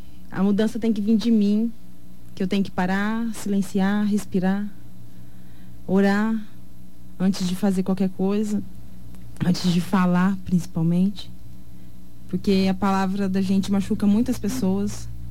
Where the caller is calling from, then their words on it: Nova Alvorada do Sul, Mato Grosso do Sul, Brazil; Nova Alvorada do Sul.